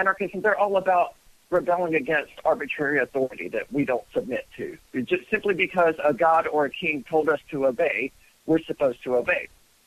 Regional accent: Mississippi, United States; now in New Hampshire, United States; Mississippi.

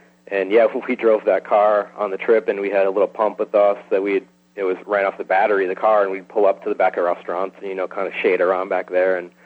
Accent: Wisconsin, United States; I'm from Central Wisconsin is where I'm at.

